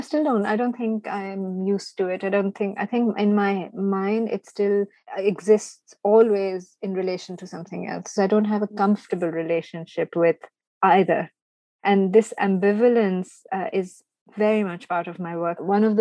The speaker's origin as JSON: {"language": "English", "town": "Karachi", "region": "Sindh", "country": "Pakistan", "tie": "born or raised there", "said": "I grew up in Karachi, which is like this urban center, really ugly."}